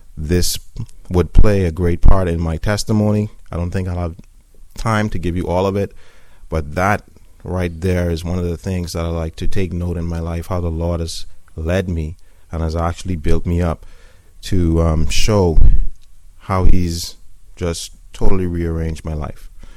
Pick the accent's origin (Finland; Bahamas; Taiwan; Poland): Bahamas; now in United States; I'm not from the United States. I'm from the Bahamas, and it's a very far, far, far way away from here.